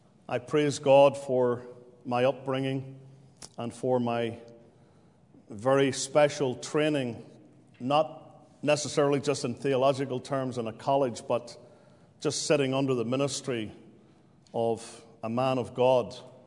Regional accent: Northern Ireland, United Kingdom; now in Pennsylvania, United States; I've lived in Pennsylvania for 18 years, but I'm finding it really difficult to lose that accent that I was born with. So if you don't recognize it, I'm from the other side of the pond in the United Kingdom, a little country known as Northern Ireland

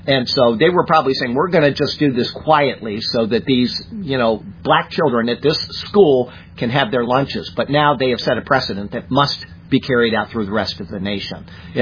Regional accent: Siesta Key, Florida, United States; I grew up in the Episcopal Church, okay? My mom and dad went to the Episcopal Church on Siesta Key, and they took me along, obviously.

